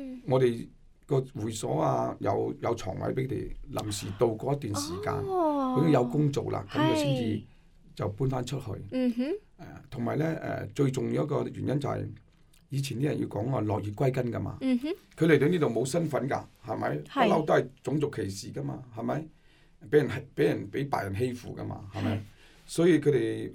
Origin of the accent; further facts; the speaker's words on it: Dongguan, Guangdong, China; 東莞，我哋東莞，我哋廣東人你知啦